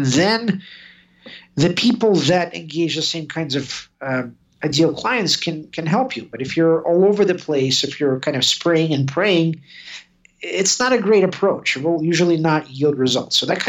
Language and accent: English; Kentucky, United States; also born or lived in New York City; there's being an immigrant, there's growing up in Kentucky as a Russian kid.